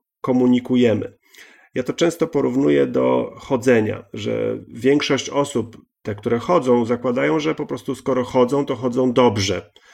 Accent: Gdynia, Pomeranian Voivodeship, Poland

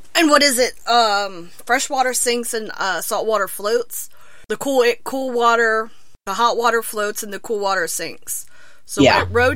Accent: Ohio, United States; Which is hilarious, because we're from Ohio

